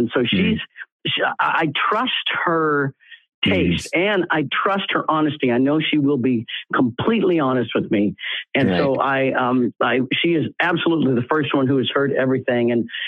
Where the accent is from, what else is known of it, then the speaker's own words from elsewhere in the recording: Leavenworth, Kansas, United States; Now, I grew up in Leavenworth, Kansas in the 60s and 70s.